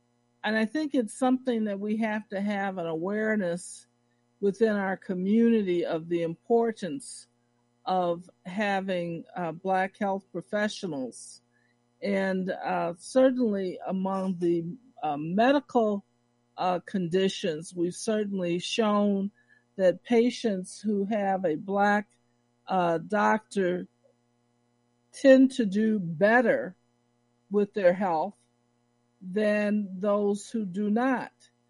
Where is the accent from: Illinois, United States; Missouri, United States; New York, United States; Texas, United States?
Illinois, United States; Chicago; now in Milwaukee, United States; I'm from Chicago, and I always had Black health professionals. We saw them. We knew them. I didn't know anything else but that. But upon coming to Milwaukee, I find a very different scenario.